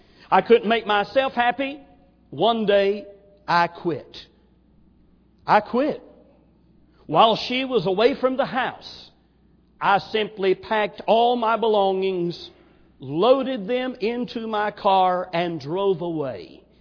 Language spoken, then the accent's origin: English; Tennessee, United States; My wife was from a small town in southern Louisiana, and I was from Tennessee. I was born into a preacher's home, but at age 5, my father left and then divorced my mom.